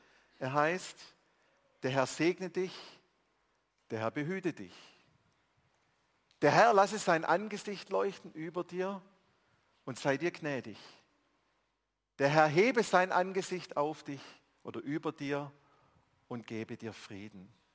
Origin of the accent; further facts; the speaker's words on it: Baden-Württemberg, Germany; Im Schwabeländle, wo ich herkomme